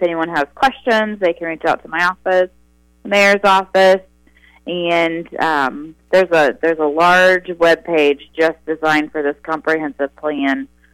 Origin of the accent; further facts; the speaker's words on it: Frankfort, Kentucky, United States; I obviously work for the city of Frankfort, and, you know, this is my community, this is my hometown